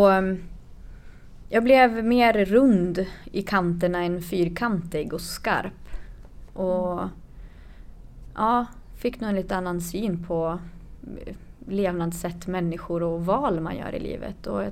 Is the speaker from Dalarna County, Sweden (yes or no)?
no; Ånge, Västernorrland County, Sweden; ett band hemma i Ånge där jag kommer ifrån, eller där jag vuxit upp